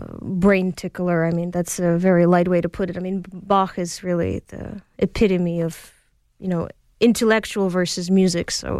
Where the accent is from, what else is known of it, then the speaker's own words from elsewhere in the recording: Toronto, Ontario, Canada; born there; And even though I was born in Toronto, Russian music and Ukrainian music and Ukrainian language, Russian language were always a part of my life growing up.